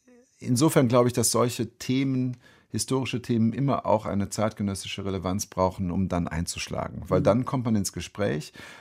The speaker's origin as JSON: {"language": "German", "region": "West Germany", "country": "Germany", "moved": "yes", "lives_now": "Leipzig, Germany", "said": "Ich bin selbst 99 nach Leipzig gezogen. Ich bin eigentlich auch Wessi."}